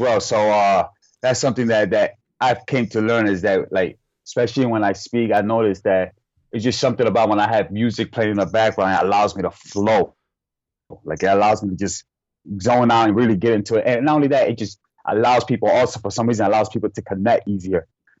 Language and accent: English; Buffalo, New York, United States; I'm from Buffalo, New York. That's where I was basically been born and raised here.